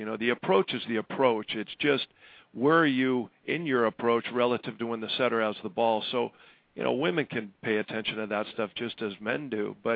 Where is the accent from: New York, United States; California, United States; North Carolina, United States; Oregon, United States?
California, United States; Santa Monica; You know, I grew up right there going every day, and it was part of our life.